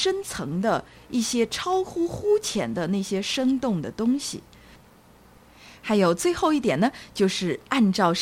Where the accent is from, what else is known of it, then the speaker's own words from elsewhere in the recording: China; 其实如果这样，那我们中国人岂能信主得救呢？